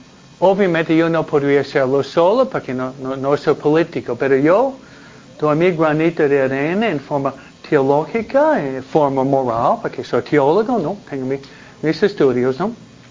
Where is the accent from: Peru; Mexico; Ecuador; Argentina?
Mexico; now in United States; Entonces nosotros venimos de México, ustedes son racistas contra nuestra propia cultura.